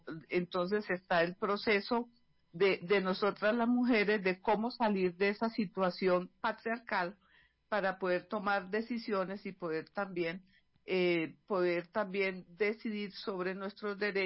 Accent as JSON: {"language": "Spanish", "town": "San Vicente de Chucurí", "region": "Santander", "country": "Colombia", "said": "yo soy una campesina santandereana de San Vicente de Chucurí y inicio mi trabajo campesino en el año 80."}